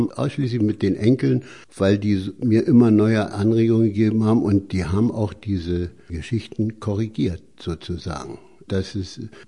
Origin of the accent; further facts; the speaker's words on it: Berlin, Germany; born there; Ich bin in Berlin geboren. Meine Mutter ist aus Prag